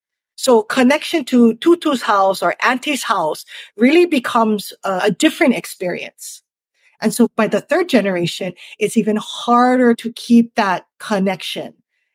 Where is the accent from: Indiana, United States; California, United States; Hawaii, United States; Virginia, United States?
Hawaii, United States; Because I still live in the house in which I grew up on Maui.